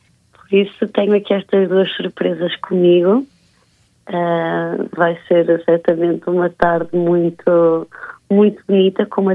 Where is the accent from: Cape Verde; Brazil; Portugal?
Portugal; Oliveira das Neves, Norte; now in Lisbon, Portugal; Eu sou de Oliveira das Neves, vivo em Lisboa já há alguns anos, mas sou do Norte